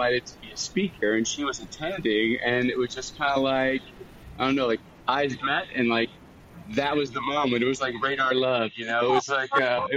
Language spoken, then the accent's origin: English; Akron, Ohio, United States; We're both from Ohio. I grew up in like Akron, Ohio, like rubber town of the world, USA, right? Kind of blue collar family.